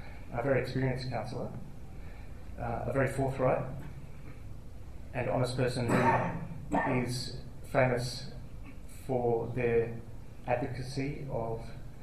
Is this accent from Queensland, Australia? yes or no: no; Williamstown, Victoria, Australia; I grew up in Williamstown and now live there again.